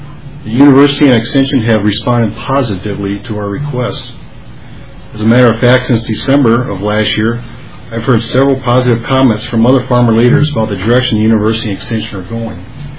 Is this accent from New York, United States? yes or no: no; Iowa, United States; now in Minnesota, United States; I grew up in Iowa, moved to Minnesota in 1987.